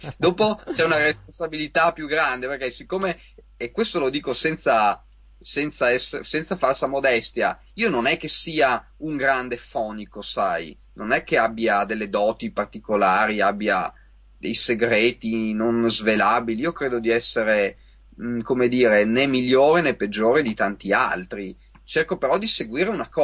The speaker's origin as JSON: {"language": "Italian", "town": "Parma", "region": "Emilia-Romagna", "country": "Italy", "lives_now": "Veneto, Italy", "said": "Io ho studiato a Modena, sono emiliano, sono di Parma"}